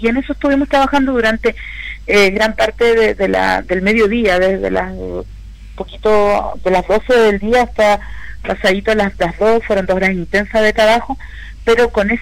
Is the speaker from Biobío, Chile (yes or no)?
no; Illapel, Coquimbo, Chile; En mi caso particular, yo soy de Illapel